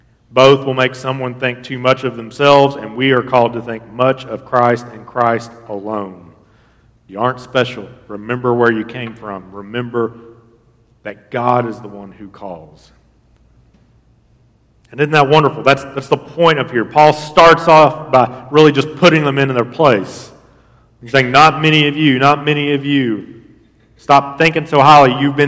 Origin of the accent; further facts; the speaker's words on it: Kentucky, United States; I was born and raised in Harlan County, look at Eastern Kentucky.